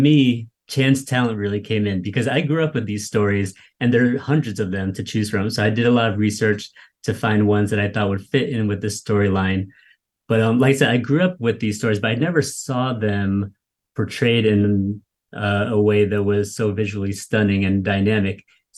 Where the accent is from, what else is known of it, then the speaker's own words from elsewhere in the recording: United States; Yeah, so I'm Vietnamese American.